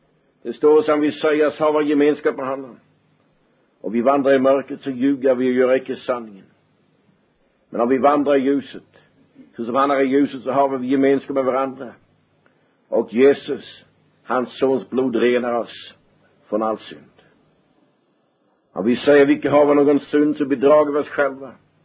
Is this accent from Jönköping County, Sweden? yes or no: yes; Huskvarna, Jönköping County, Sweden; born there; jag var född i Huskvarna i Småland.